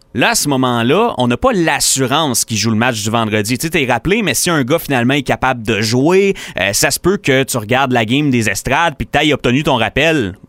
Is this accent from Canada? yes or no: yes; Val-d'Or, Quebec, Canada; Moi, je viens de Val-d'Or, en Abitibi, mais je suis parti de la maison jeune à 17 ans pour aller faire mes études à Jonquière.